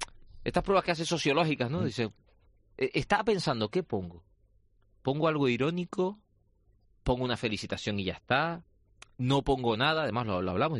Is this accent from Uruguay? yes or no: no; Canary Islands, Spain; si yo no me alegro, soy mal canario.